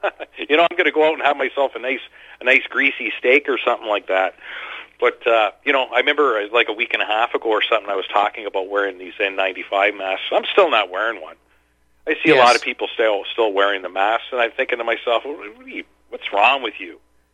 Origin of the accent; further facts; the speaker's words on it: Canada; And I'm thinking to myself, and I'm from Canada, you know.